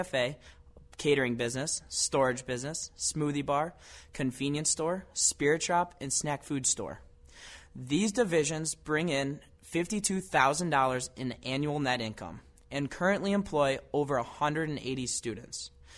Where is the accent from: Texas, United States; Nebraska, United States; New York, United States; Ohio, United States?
Ohio, United States; Bay Village; I am originally from Bay Village, Ohio, outside of Cleveland